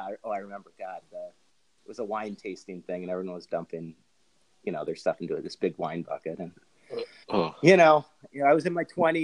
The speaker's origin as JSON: {"language": "English", "town": "Marshall", "region": "Minnesota", "country": "United States", "tie": "born there", "said": "But yeah, I was born in Marshall."}